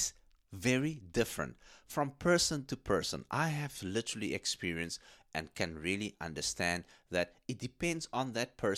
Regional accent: South Africa; when I told him I'm from South Africa, he almost fell on his back.

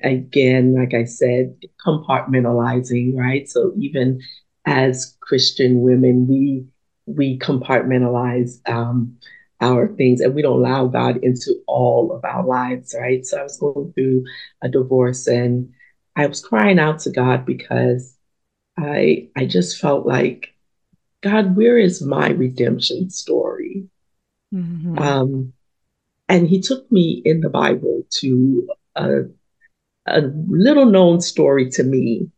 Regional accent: Philadelphia, Pennsylvania, United States; also born or lived in Antigua; My story starts as a little girl. I grew up in Philadelphia. I was born actually in Antigua in the West Indies. But I grew up in Philadelphia, and my upbringing, I could say, was one of chaos.

